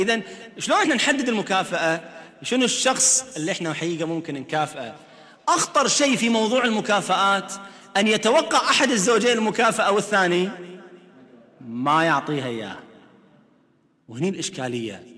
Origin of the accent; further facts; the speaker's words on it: Kuwait; عندنا بالكويت غالي كيلو فقع